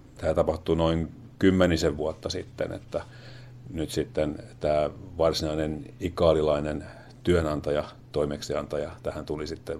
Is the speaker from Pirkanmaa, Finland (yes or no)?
yes; Tampere, Pirkanmaa, Finland; born there; also born or lived in abroad; itse olen syntyjään tamperelainen ja sen jälkeen asunut sitten ympäriinsä vähän ulkomaillakin